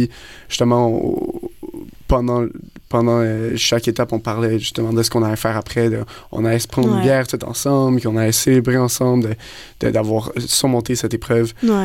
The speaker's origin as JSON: {"language": "French", "region": "Quebec", "country": "Canada", "said": "parce que eux, c'est des Français, nous, on est des Québécois"}